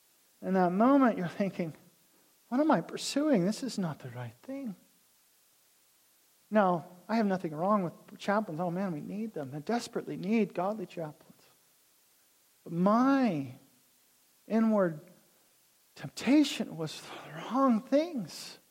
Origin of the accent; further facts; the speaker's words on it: Spokane, Washington, United States; I grew up in Spokane